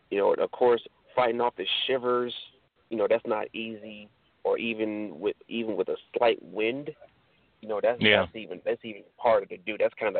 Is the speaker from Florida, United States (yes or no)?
yes; Florida, United States; I'm from Florida. You know, we are warm weather people.